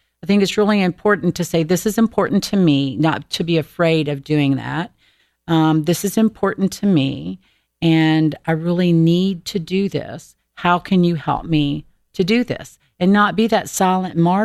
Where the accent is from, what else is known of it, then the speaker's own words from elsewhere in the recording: the South, United States; You know, I was raised in the South. I was raised Southern Baptist, you know.